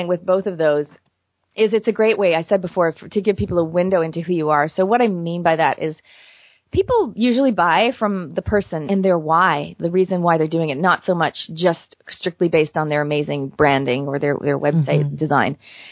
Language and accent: English; Canada; So I'm a Canadian originally, and I lived there for 20